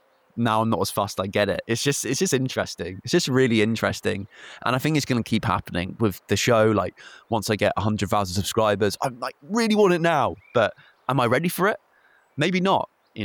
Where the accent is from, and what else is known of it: South East England, United Kingdom; born or raised there; moved away as an adult; now in Cornwall, United Kingdom